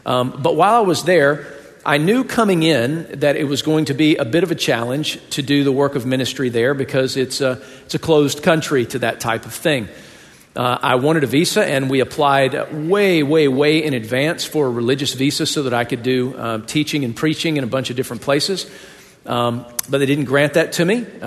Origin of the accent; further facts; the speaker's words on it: Buffalo, New York, United States; I'm just a guest here. You know, I'm from Buffalo, New York.